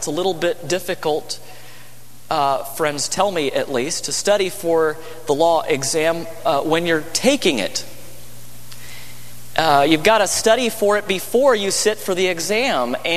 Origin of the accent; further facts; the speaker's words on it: California, United States; born there; because my folks and family, we had our roots here, although I was born in California.